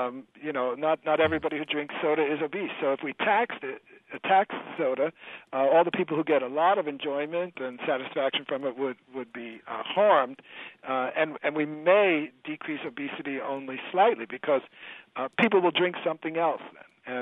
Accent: East Coast, United States; or soft drinks, what I call soda, because I'm from the East Coast, pop in the Midwest.

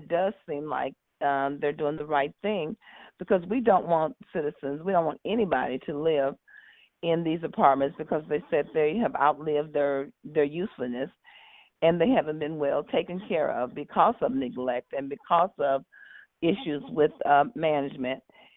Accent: Cairo, Illinois, United States; I was born and raised in Cairo. I only left to go to college, and then I came back home and worked in the school system for 34 years.

